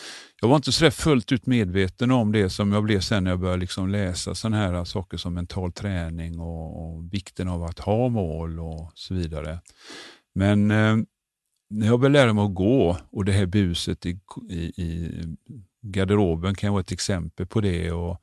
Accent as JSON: {"language": "Swedish", "town": "Gothenburg", "region": "Västra Götaland County", "country": "Sweden", "said": "Och vi alltså, som göteborgare, så är vi så vana vid att man kan alltid söka jobb på bandet."}